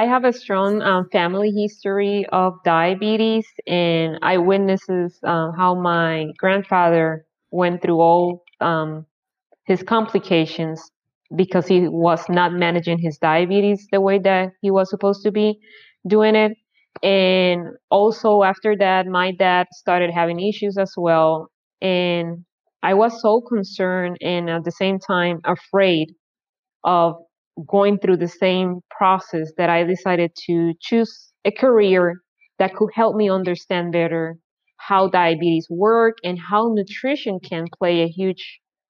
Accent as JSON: {"language": "English", "country": "Puerto Rico", "said": "I'm from Puerto Rico and I work here with a mixed population community."}